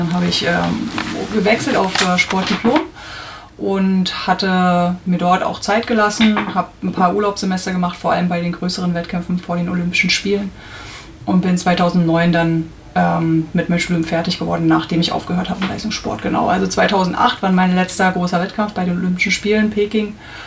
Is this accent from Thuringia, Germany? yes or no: no; Berlin, Germany; Ich bin im Ostteil der Stadt Berlin groß geworden